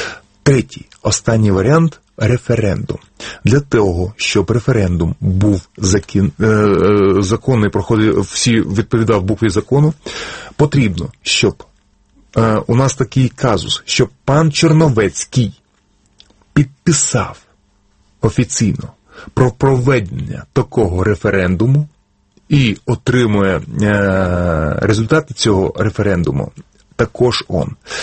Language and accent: Ukrainian; Kyiv, Ukraine; Я киянин, я не хочу, щоб така людина мене презентувала.